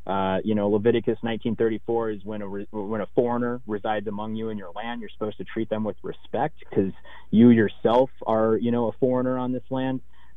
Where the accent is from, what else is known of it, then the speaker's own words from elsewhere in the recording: United States; I'm Native American for the most part.